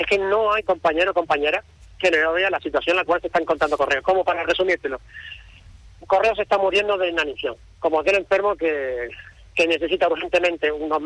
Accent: Canary Islands, Spain; a los compatriotas que somos de aquí, de Canarias, de Gran Canaria, de Fuerteventura?

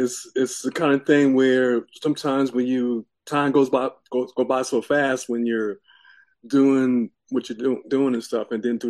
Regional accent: Long Beach, California, United States; also born or lived in San Diego / Los Angeles; I was born in San Diego in a Navy hospital. My dad was in the Navy, and I'm only child. So, and then in San Di and that was San Diego, and then we moved up and down the coast, and then we settled in Long Beach

